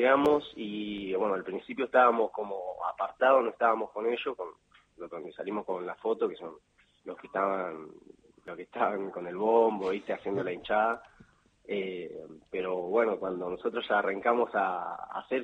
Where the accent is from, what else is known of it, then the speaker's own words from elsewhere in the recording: Carmen de Patagones, Buenos Aires Province, Argentina; yo soy de Carmen de Patagones